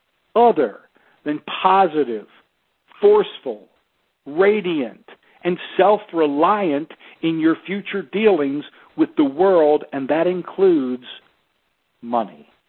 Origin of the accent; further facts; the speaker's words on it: Baltimore, Maryland, United States; I've lived without money. As a small child, I was raised in Baltimore in a blue-collar family with no one that went to even a semester of college, in a large family.